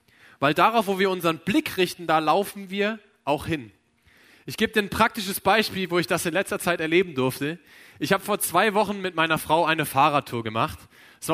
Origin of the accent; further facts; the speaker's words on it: Kröffelbach, Hesse, Germany; ich bin aufgewachsen in Kröffelbach, kleines Kaff, irgendwo in Hessen. Und da ist es so, zweimal am Tag fährt ein Bus, wenn du irgendwo in eine Stadt kommen willst, wo irgendwas abgeht.